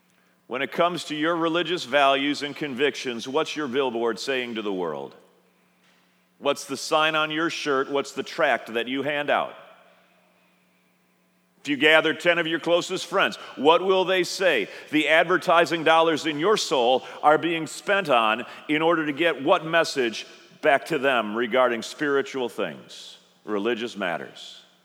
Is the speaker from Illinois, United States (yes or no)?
yes; Morris, Illinois, United States; I'll be in Morris, Illinois, my hometown, for the Great Morris Corn Festival.